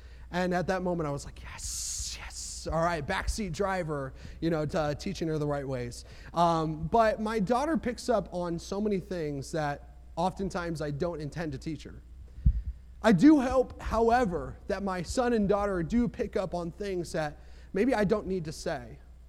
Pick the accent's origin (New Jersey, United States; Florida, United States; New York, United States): New Jersey, United States; Well, I'm from New Jersey, and the sign probably says something like drive fast or get out of the way.